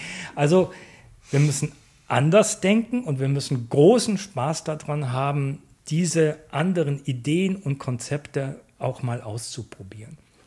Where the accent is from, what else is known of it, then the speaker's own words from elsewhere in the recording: Düsseldorf, North Rhine-Westphalia, Germany; hier sind wir ja auch zu Hause. Wir sind Düsseldorfer allesamt.